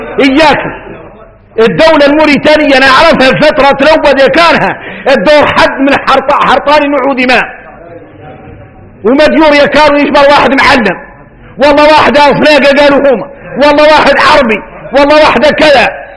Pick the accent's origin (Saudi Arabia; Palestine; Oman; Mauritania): Mauritania; إحنا موريتاني المهم عندنا ما ننفضحوا في الدنيا.